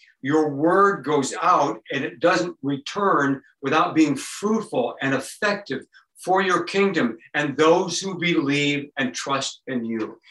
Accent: United States; And I'm an American living at the end of the 20th century and the beginning of the 21st century.

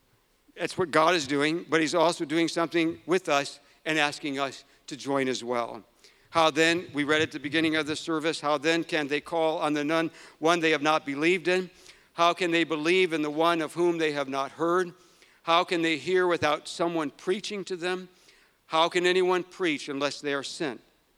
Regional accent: United States; I'm from the United States.

